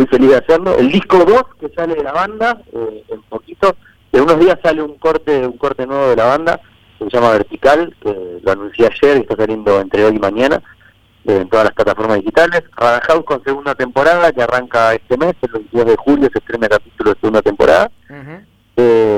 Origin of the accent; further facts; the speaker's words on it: Bahía Blanca, Buenos Aires Province, Argentina; tiene que ver con mi infancia en Bahía Blanca y demás